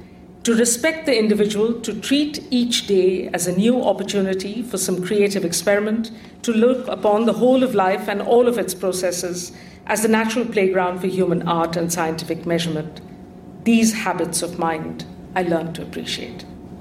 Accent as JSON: {"language": "English", "region": "London", "country": "United Kingdom", "said": "And as a Londoner, the London Underground inspires me every day as a space for civic cultivation."}